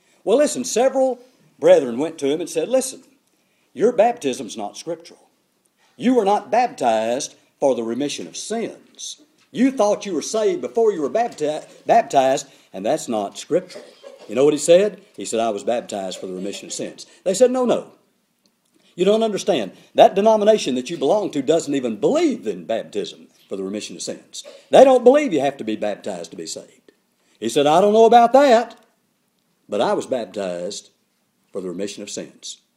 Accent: Houston, Texas, United States; I grew up in Houston. Now, I didn't mind driving in Houston. I guess you grow up in a place, you don't mind it so much.

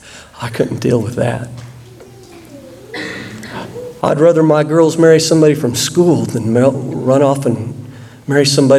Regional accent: Oklahoma, United States; moved away as an adult; About 28 years ago, I was a young man growing up in Oklahoma, interested in a young lady in California.

